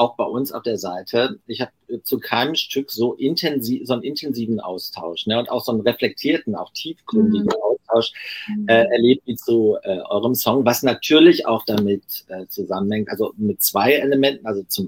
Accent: Dorsten, North Rhine-Westphalia, Germany; Ich bin aus Dorsten, das ist nicht weit von Gelsenkirchen-Buer.

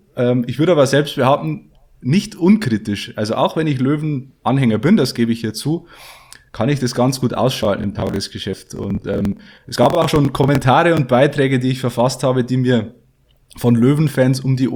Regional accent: Geiersthal, Bavaria, Germany; now in Passau, Germany; ich komme aus Niederbayern, aus Geierstal bei Fichtach, also im tiefsten bayerischen Wald.

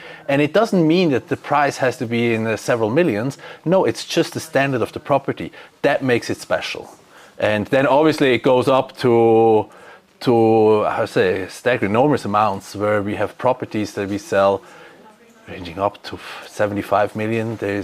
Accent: St. Moritz, Graubünden, Switzerland; English is a second language; moved away; also born or lived in United States; I'm the CEO of Wüst & Wüst. I grew up in St. Moritz and then went to the States, worked there for quite some time, returned back

